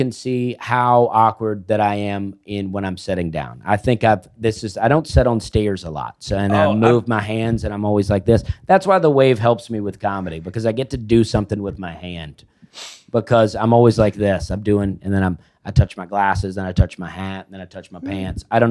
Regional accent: Alabama, United States; I'm from Alabama, so Columbus is pretty close to where I'm from.

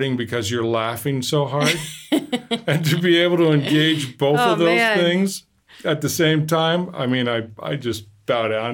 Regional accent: Canada; And we chatted about family and being Canadian

